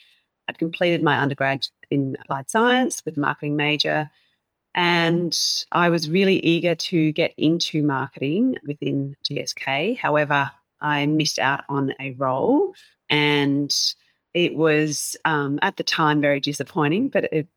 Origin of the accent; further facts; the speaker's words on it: New Zealand; born there; moved away; also born or lived in Melbourne / Brisbane / Hong Kong; I was born in New Zealand, moved to Melbourne, moved to Brisbane, back to Melbourne. Mum and Dad moved to Hong Kong.